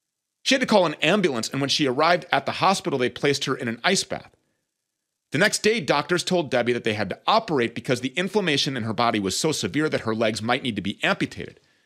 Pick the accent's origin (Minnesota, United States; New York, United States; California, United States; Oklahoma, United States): Minnesota, United States; All of the hemp is sourced right here in my home state of Minnesota